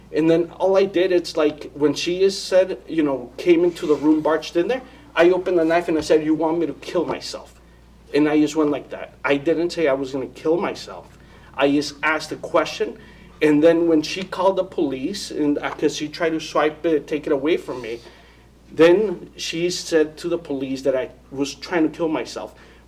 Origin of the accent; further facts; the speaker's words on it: California, United States; moved away as an adult; So when I graduated high school, I moved from California to Norwalk to Port Chester, New York.